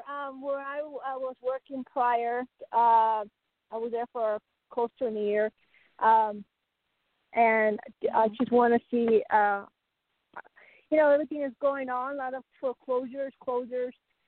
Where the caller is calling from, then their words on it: Tennessee, United States; Tennessee.